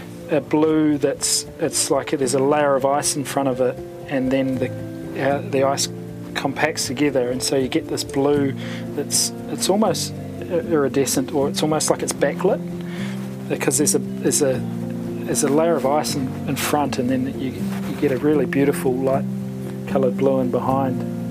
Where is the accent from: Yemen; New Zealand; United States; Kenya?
New Zealand; as a New Zealander you're used to seeing one glacier or maybe two valleys of glacier